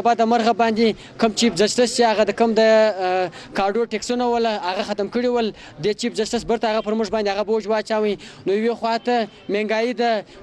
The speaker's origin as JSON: {"language": "Pashto", "town": "Chaman", "region": "Balochistan", "country": "Pakistan", "said": "زه د چمن یو هم شیریم."}